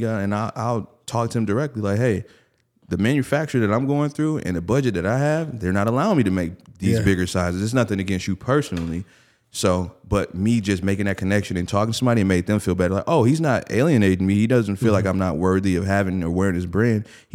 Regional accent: Milwaukee, Wisconsin, United States; I'm already from Milwaukee. And, you know, being from Milwaukee, you got to work super hard to be seen.

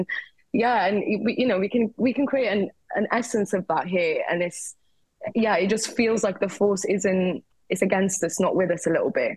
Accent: Wales, United Kingdom; And at the end of the day, we're still Welsh, and as long as we represent it with absolute chest, then.

